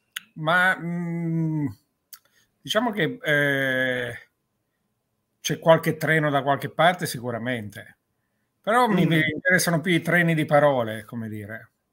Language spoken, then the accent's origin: Italian; Basilicata, Italy; Io sono lucano, mi piace agire alla luce del sole